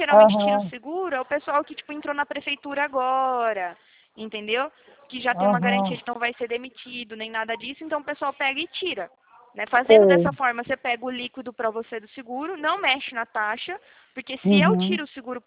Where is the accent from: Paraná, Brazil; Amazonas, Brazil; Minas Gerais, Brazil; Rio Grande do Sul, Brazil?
Paraná, Brazil; Prudentópolis; born there; sou daí do Sul, eu sou calcanhar vermelho, né? Do Paraná. Nasci aí no Prudentópolis, não sei se você conhece, é mais interiorzinho aí, perto de Guarapuava.